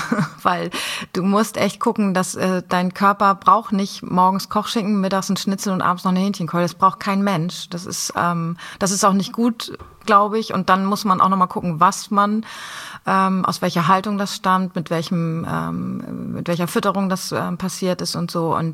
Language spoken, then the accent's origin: German; Husum, Schleswig-Holstein, Germany; Weil es einfach Heimat ist, und ich sehr heimatverbunden bin.